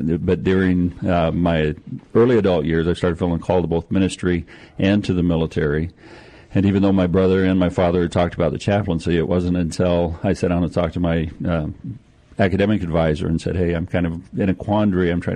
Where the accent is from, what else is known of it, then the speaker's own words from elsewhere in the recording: Idaho, United States; I'm originally from Idaho. My father was a pastor, although my extended family is from Southern Illinois.